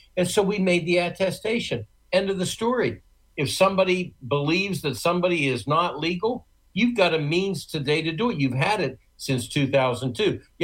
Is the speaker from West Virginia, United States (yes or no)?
yes; Wheeling, West Virginia, United States; born there; And I was born in Wheeling, West Virginia.